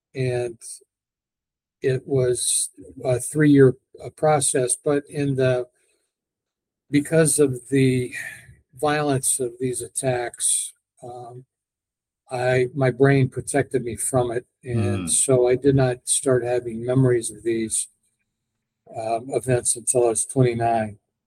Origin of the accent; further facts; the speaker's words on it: Kentucky, United States; now in Florida, United States; It's home for now. I grew up in Kentucky.